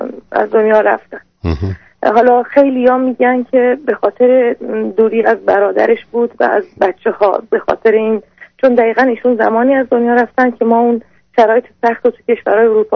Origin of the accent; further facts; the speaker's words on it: Iran; moved away as an adult; now in Europe; من در اروپا زندگی می‌کنم، 3 ساله که از ایران اومدیم